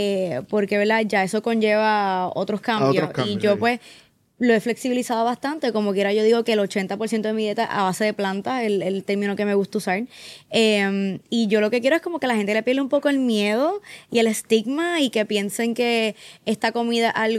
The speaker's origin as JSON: {"language": "Spanish", "country": "Puerto Rico", "said": "nosotros, como buenos puertorriqueños"}